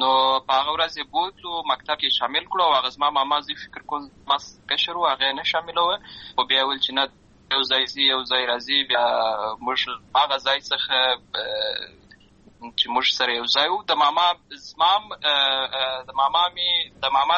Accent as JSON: {"language": "Pashto", "town": "Lashkar Gah", "region": "Helmand", "country": "Afghanistan", "tie": "born or raised there", "also_born_or_lived": "Uruzgan", "said": "زه په اصل کې د اروزګان ولایت یم، اما زه په هلمند ولایت لشکرګاه کې پیدا شوی یم. امالته لوی سوی یم، امالته مې ښوونځی لوستی ده"}